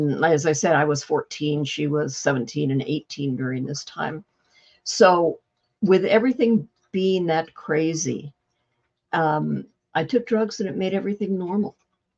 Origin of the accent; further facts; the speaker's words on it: Covina, California, United States; I was raised in Covina, California, which I said in the 1960s was a clean white place to live.